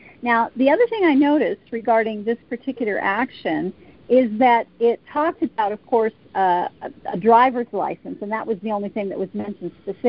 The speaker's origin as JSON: {"language": "English", "region": "Nevada", "country": "United States", "said": "from Nevada."}